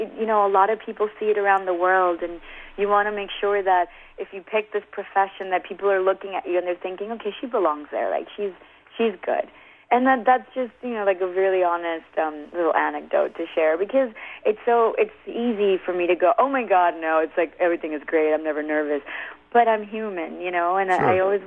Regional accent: Queens, New York, United States; I'm from Queens.

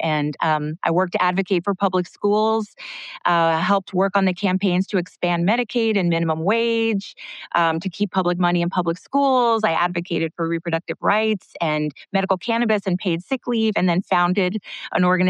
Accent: Miami, Florida, United States; born there; first language Spanish; English is a second language; They met and married in Miami, Florida. That's where I was born. Spanish was my first language. Learned to speak English in school.

